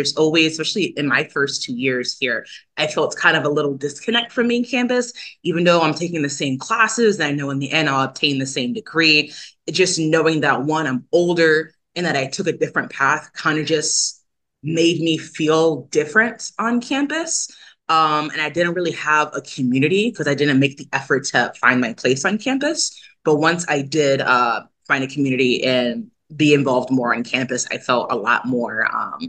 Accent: Cicero, New York, United States; I'm from the area, so I grew up in Cicero, New York

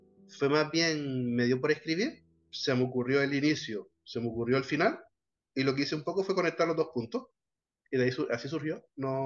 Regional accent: La Vega, Canary Islands, Spain; now in Agüimes, Spain; Toda mi familia es de Agüimes, me crié en La Vega y ahora volví a Agüimes.

